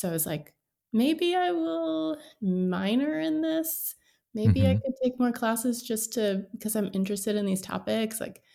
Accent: Herndon, Virginia, United States; I am from Herndon, Virginia. It's like Northern Virginia.

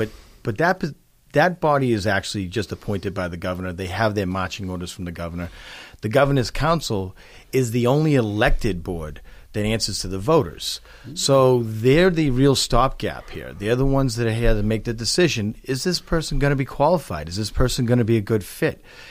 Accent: Braintree, Massachusetts, United States; It goes down through Braintree, which is my hometown, all the way through Brockton, Randolph, down through the Bridgewaters where I live now

